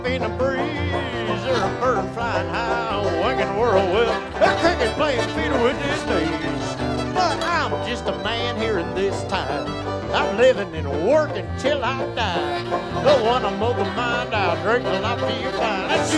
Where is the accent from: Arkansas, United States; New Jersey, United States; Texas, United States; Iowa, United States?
Arkansas, United States; Eureka Springs; We're from Arkansas, Eureka Springs. And here's a little song about, Arkansas.